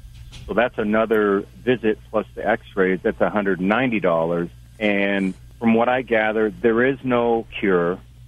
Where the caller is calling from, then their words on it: Wyoming, United States; Well, I'm truck driving here in Wyoming.